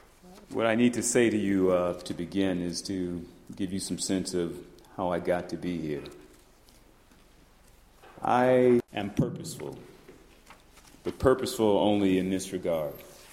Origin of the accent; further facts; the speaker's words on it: Cleveland, Ohio, United States; I grew up in Cleveland. I grew up running these streets. I grew up in places like this. I grew up primarily in Glenville.